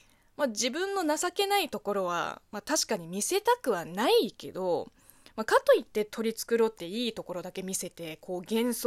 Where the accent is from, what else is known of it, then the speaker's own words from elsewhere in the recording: China; 中国生まれ中国育ちの